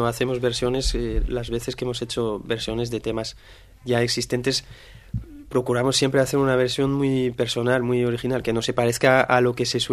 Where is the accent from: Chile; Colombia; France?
France; Brittany; Spanish is a second language; De la Bretaña. Noroeste, sí, de Bretaña.